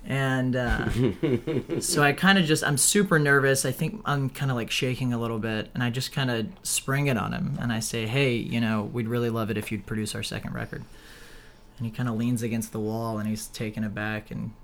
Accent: Memphis, Tennessee, United States; I'm from Memphis.

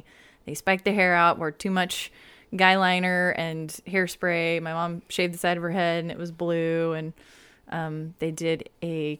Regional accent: West Covina, California, United States; born there; I was born in West Covina, California.

